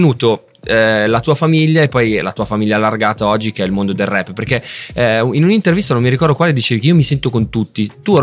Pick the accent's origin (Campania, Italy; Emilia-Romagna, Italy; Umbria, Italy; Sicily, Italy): Campania, Italy; Naples; Quindi io sono napoletano